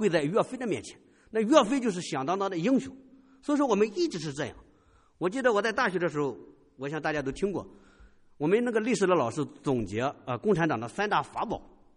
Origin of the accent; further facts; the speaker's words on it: China; 我相信我们从中国来的，我也是这样。